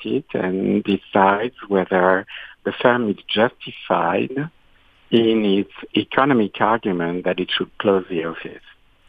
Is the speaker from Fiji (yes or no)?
no; France; now in United States; Yes, and I'm also from America now.